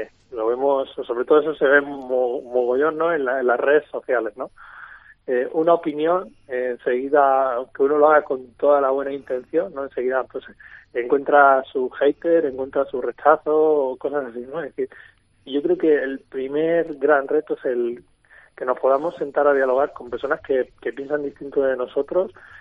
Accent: Alicante, Valencian Community, Spain; porque somos alicantinos y no nos puede faltar un poco de arroz y un poco de fiesta y de tardeo.

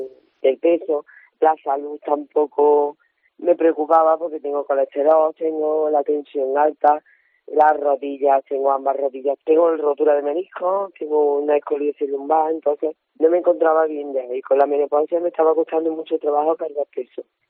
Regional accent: Córdoba, Andalusia, Spain; para el vestido de gitana y eso, porque soy de Córdoba.

